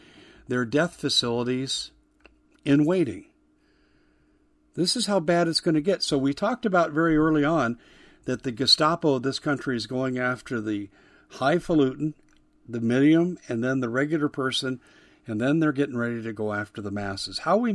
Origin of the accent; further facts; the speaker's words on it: Arizona, United States; In my home state of Arizona, the former head of the Maricopa County Board of Supervisors, he's a poster child for business with China.